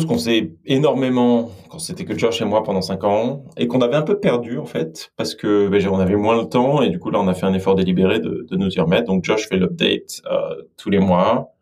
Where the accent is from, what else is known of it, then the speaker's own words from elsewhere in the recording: France; Ça vient probablement du fait qu'à la base, je suis français